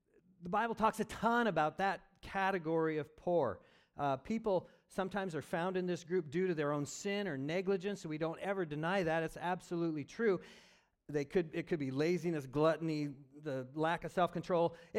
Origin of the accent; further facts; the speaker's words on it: Oregon, United States; My hometown is a little town, 10,000 people, farming community, really healthy, wholesome, just a very good place to grow up. And it was in Oregon.